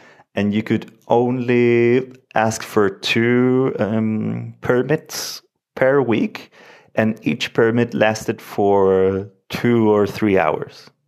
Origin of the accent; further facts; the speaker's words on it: Punta Arenas, Magallanes, Chile; now in Santiago, Chile; I come from Chile, from the southernmost city in Chile, Punta Arenas, which is right at the Magellan Strait. I have been living in Santiago for more than 10 years.